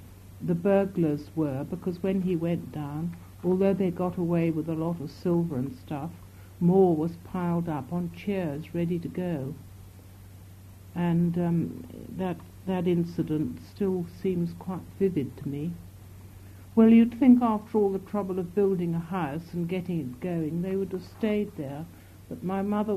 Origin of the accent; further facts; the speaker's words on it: Farnborough, South East England, United Kingdom; born there; also born or lived in Beaconsfield; I was born in Farnborough in Hampshire